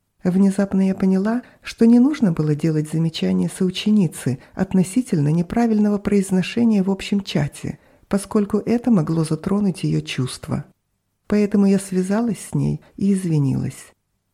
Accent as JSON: {"language": "Russian", "country": "Hong Kong", "tie": "born or raised there", "moved": "yes", "lives_now": "Toronto, Canada", "said": "Я родилась и выросла в Гонконге, а позже переехала жить в Канаду, в город Торонто."}